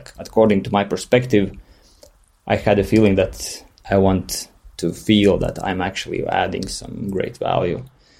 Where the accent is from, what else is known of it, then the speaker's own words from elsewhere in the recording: Valmiera, Vidzeme, Latvia; born there; English is a second language; I was born in Valmiera, which is a small city in Latvia. And Latvia is a small country, like 1.5 million people in Eastern Europe.